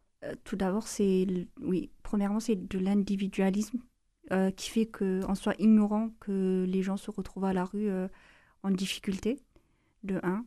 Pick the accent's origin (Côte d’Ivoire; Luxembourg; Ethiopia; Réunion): Ethiopia; now in France; j'ai grandi en Éthiopie et on connaît pas le racisme, en fait.